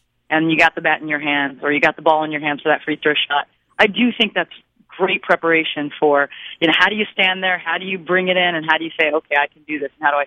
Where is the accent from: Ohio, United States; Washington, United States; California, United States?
California, United States; Yeah, you know, I was a busy small town girl, playing sports and, you know, doing everything I could in school.